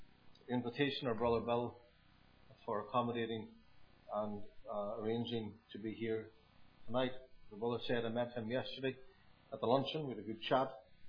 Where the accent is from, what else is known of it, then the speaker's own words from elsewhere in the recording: Toronto, Ontario, Canada; Somebody asked me yesterday in the shop, where are you from? I said, Toronto.